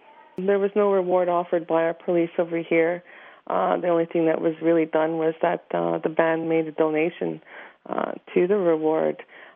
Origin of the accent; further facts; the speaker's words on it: Kitikanzibi, Canada; I'm from Kitikanzibi.